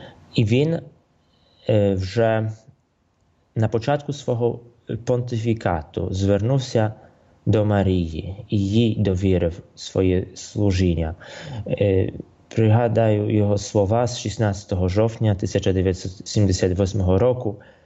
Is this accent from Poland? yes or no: yes; Poland; ми, Поляки, споминаємо особу святого Йоанна Павла II